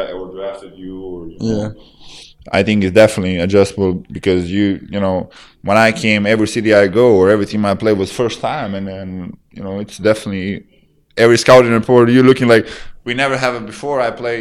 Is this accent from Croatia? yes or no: yes; Croatia; English is a second language; moved away as an adult; basically from the Zagreb, which is I played before I came to the USA, I'm driving to my back home, like my hometown is like 3 hours drive.